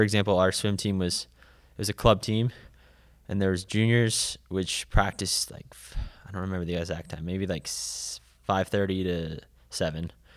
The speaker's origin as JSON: {"language": "English", "region": "New Jersey", "country": "United States", "said": "like a mile, it'd be like a mile in New Jersey. I'm from New Jersey."}